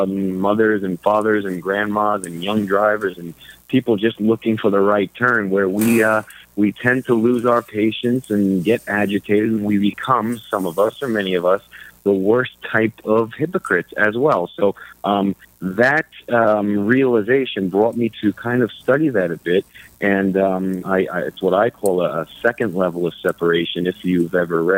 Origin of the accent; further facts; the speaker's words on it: Long Island, New York, United States; Yes, I am a father of three, chasing kids around like so many of us out here, born and bred in Long Island, went to school at Columbia University